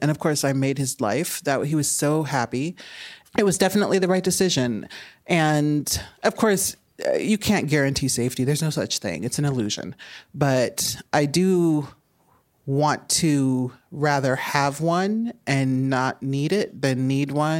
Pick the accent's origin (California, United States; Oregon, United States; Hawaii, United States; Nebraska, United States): Nebraska, United States; Omaha; And I'm from Omaha, Nebraska. So, oh my God, go Huskers.